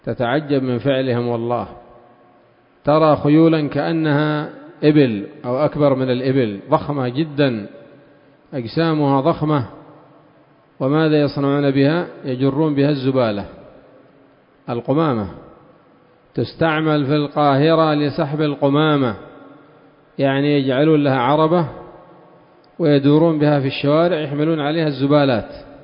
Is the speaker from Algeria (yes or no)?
no; Yemen; وعندنا في اليمن الخيل للتصوير